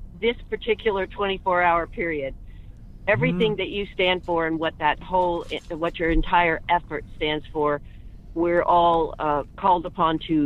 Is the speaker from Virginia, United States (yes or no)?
no; Colorado, United States; because I'm from Colorado and Columbine and all these awful moments